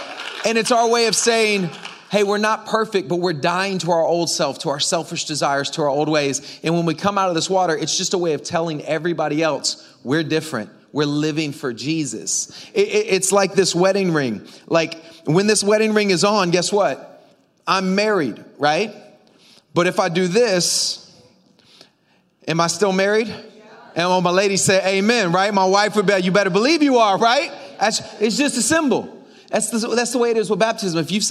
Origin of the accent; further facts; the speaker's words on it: Florida, United States; Like, I'm from Florida and I do ministry in Jamaica.